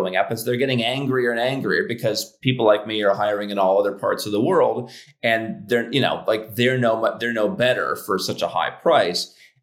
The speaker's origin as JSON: {"language": "English", "town": "Cleveland", "region": "Ohio", "country": "United States", "tie": "born or raised there", "said": "I grew up in Cleveland. The sports teams are terrible."}